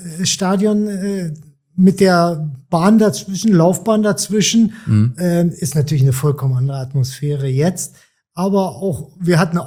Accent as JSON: {"language": "German", "region": "Berlin", "country": "Germany", "tie": "born there", "said": "Ich bin in West-Berlin geboren, da war die Mauer noch"}